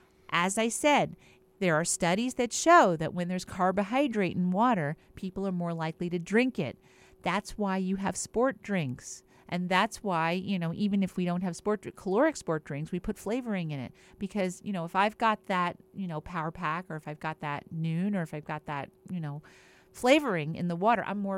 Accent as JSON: {"language": "English", "town": "East Windsor", "region": "New Jersey", "country": "United States", "tie": "born or raised there", "said": "And I remember growing up in East Windsor, New Jersey, and everybody used to talk about how great the water was in East Windsor, New Jersey"}